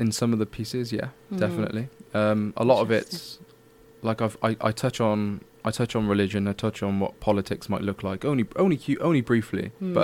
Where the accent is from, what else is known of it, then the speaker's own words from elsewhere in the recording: Wales, United Kingdom; I'm Welsh.